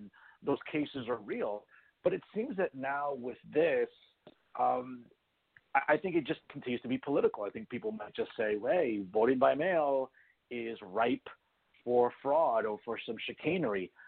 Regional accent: New Jersey, United States; I grew up here in Hudson County. I saw firsthand how New York City really improved under his leadership.

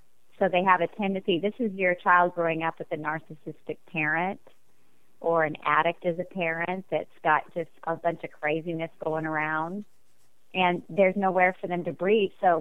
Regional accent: West Virginia, United States; I'm originally from West Virginia. That's why I have the double name.

